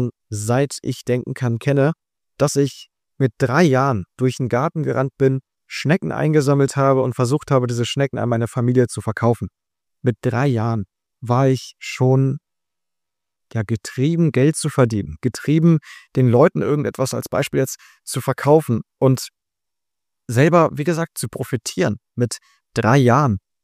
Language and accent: German; Berlin, Germany; geboren bin ich 2006 in Berlin. Ich bin aufgewachsen, auch in Berlin und hatte eine sehr, sehr gute Kindheit.